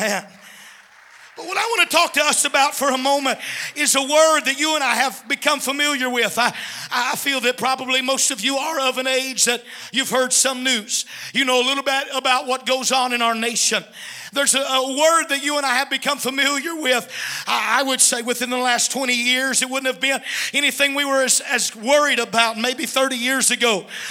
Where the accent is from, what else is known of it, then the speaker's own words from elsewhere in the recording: United States; Every mission trip that I take to another country, it makes me more thankful that I'm from the United States.